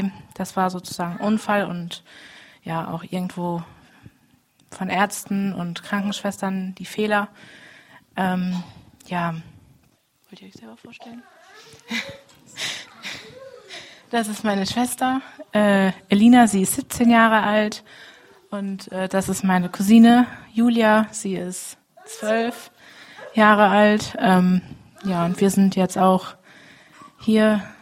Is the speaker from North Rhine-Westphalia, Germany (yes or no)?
yes; Hüllhorst, North Rhine-Westphalia, Germany; ich bin 18 Jahre alt. Ich komme aus der Gemeinde Hüllhorst oder wir kommen von da.